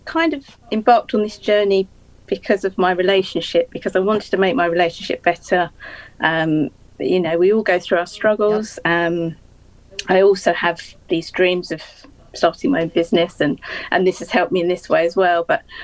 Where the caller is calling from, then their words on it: Leigh-on-Sea, East of England, United Kingdom; I'm in Leigh-on-Sea in England, which is near to London.